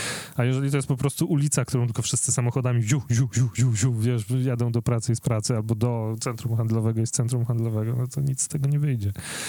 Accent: Warsaw, Masovian Voivodeship, Poland; Ja na przykład rdzennie pochodzę z Ursusa

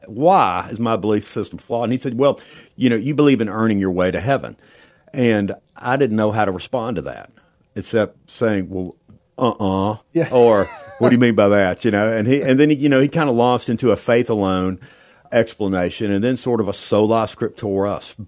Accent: Memphis, Tennessee, United States; I grew up in Memphis, Tennessee, Catholic, went to Catholic school.

